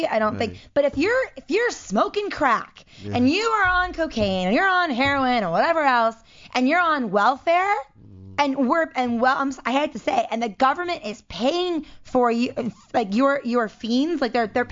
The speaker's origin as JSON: {"language": "English", "town": "Baltimore", "region": "Maryland", "country": "United States", "tie": "born or raised there", "said": "Except if you go where I grew up in Baltimore area, it's getting better, but it's still bad."}